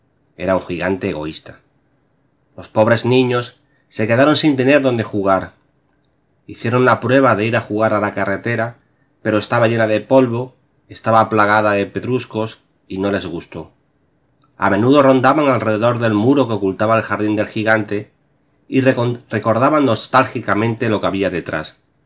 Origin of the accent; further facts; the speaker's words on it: Extremadura, Spain; born there; el día de Extremadura, la comunidad en la que, en mi tierra, donde nací.